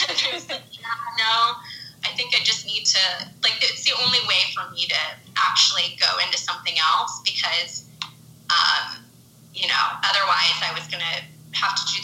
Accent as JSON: {"language": "English", "town": "San Diego", "region": "California", "country": "United States", "tie": "born or raised there", "also_born_or_lived": "Los Angeles", "said": "I'm from Los Angeles originally, grew up in San Diego, and then came back to LA for college and adult life, and I've stayed here ever since."}